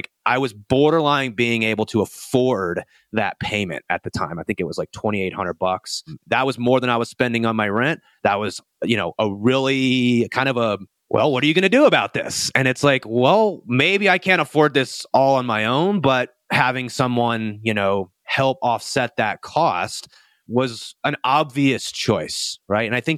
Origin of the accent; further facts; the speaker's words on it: Southeast, United States; now in Denver, United States; I grew up in the Southeast where things were just newer. Here in Denver, you know, you have a lot of these older homes.